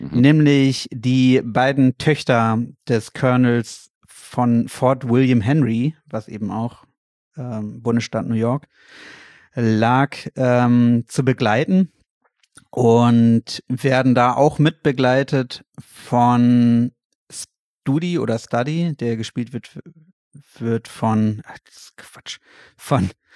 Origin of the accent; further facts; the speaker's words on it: Berlin, Germany; Ich bin ja in Berlin groß geworden.